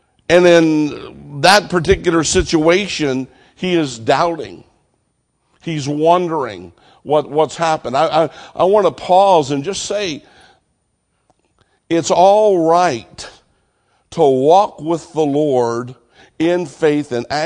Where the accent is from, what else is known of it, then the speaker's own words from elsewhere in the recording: Winchester, Virginia, United States; I come from Winchester, Virginia, and it's on the top of Interstate 81.